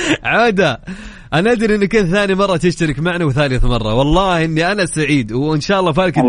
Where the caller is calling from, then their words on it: Jeddah, Makkah Province, Saudi Arabia; أنا في جدة معك